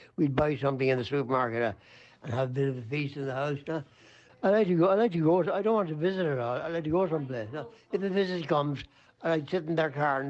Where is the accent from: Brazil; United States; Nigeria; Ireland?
Ireland; Cork, Munster; also born or lived in Dublin; I'm 73, and I'm from Cork, but from Dublin before that.